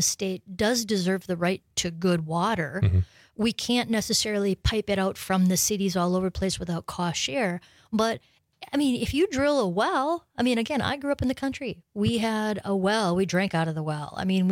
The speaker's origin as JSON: {"language": "English", "town": "Wausau", "region": "Wisconsin", "country": "United States", "tie": "born or raised there", "said": "I grew up in the Wausau area."}